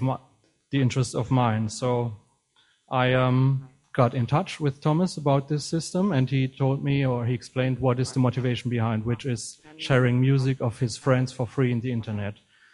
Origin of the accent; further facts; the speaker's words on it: Mannheim, Baden-Württemberg, Germany; English is a second language; I'm from Mannheim